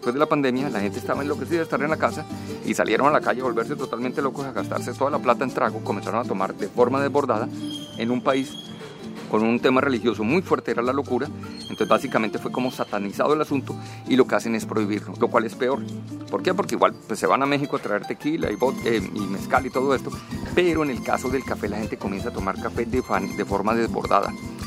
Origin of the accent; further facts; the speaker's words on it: Colombia; nosotros siendo colombianos y siendo el tercer productor o el primero de café suave, no tomemos café.